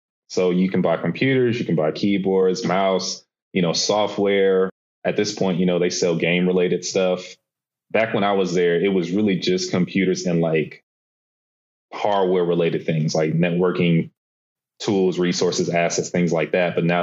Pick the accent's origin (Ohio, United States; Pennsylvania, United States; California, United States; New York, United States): Ohio, United States; Columbus; Born and raised in Columbus, Ohio. They pretty much had me in the church like my whole life.